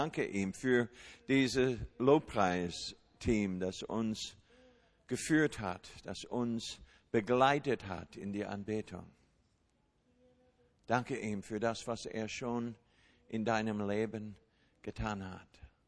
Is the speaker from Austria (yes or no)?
no; United States; Wir sind Amerikaner, vielleicht habt ihr das gar nicht gemerkt.